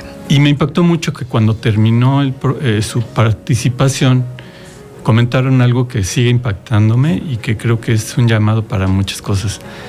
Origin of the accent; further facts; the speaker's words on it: Mexico City, Mexico; now in Ocotepec, Mexico; Soy de la Ciudad de México, tiene 16 años que vivo aquí justo en Ocotepec.